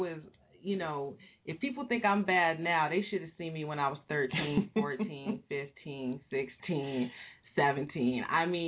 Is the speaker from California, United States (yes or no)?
yes; Hermosa Beach, California, United States; also born or lived in Compton; So, yeah, I grew up in Hermosa Beach and in Compton. And, you know, those are two opposite ends of the spectrum for people who know Los Angeles.